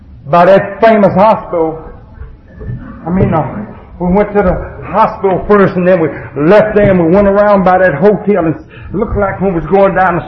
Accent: Atlanta, Georgia, United States; I'm from Atlanta.

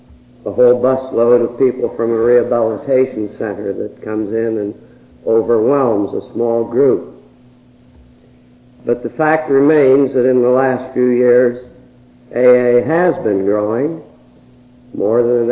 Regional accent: Lima, Ohio, United States; went to Lima, Ohio in the seventh grade, and I graduated from high school there. And I consider it my hometown.

